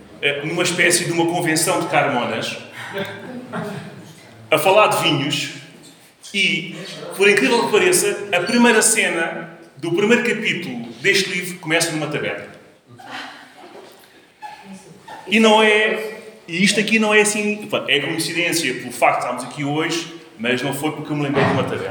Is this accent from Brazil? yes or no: no; Castelo Branco, Portugal; nós íamos todos os fins de semana de Castelo Branco para a terra, o Vilar do Boi